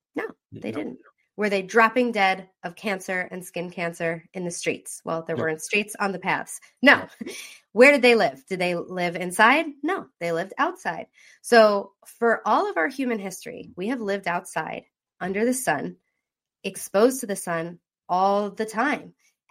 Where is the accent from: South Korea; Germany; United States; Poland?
United States; Long Island, New York; So when I was little, I grew up on Long Island and we lived 10 minutes away from the beach.